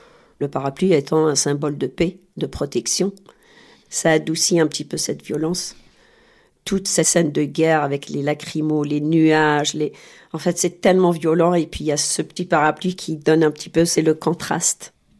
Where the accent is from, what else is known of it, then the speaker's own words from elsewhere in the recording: Algeria; Je suis née en Algérie et j'ai grandi, ma mère est pied noir, mais mon père a des origines espagnoles et turques, ma mère est franco-italienne. On est tous nés là-bas et on a grandi là-bas en fait.